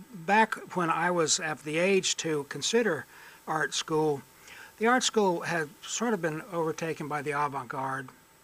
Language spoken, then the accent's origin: English; York, South Carolina, United States; Yeah, I was raised in York, South Carolina, which is over in the Rock Hill area.